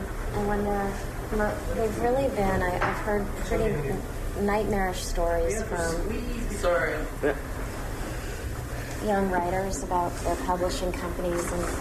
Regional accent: Canada; we are Canadian

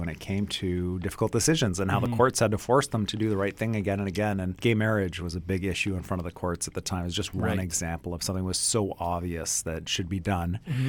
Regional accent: Ontario, Canada; I grew up in Ontario, and until I moved out west

